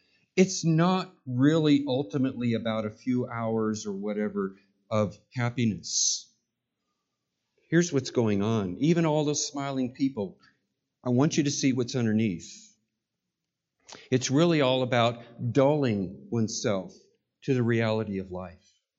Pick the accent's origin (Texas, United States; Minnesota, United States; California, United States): California, United States; is the legalization of recreational marijuana from my home state, California.